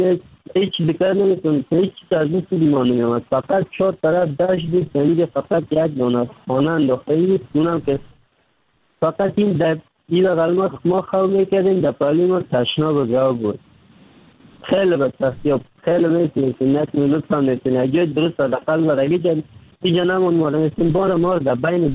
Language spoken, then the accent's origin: Persian; Afghanistan; now in Turkey; در مدت 3 سال میشه ترکیه آمدم، از افغانستان 3 سال میشه رکن سیدنم ترکیه هستم. اما از افغانستان آمدم طرف پاکستان آوردم، آمدم از کابل آمدم،